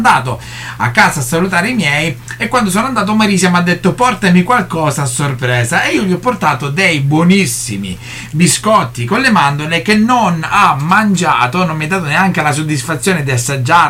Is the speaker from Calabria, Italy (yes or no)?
yes; Calabria, Italy; Sono stato in Calabria perché io sono calabrese, la regione che si trova di fronte alla Sicilia.